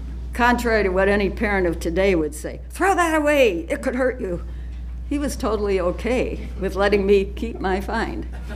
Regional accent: Wisconsin, United States; I don't know if I was born a skinflint or just picked up the scavenging bug from growing up in Crawford County, Wisconsin.

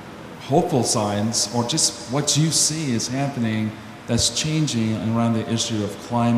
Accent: Texas, United States; I'm an environmentalist from Texas, one of the worst states. So it's constant war down there.

